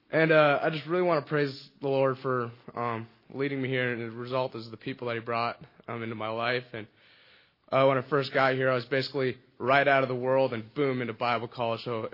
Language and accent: English; California, United States; I'm from California.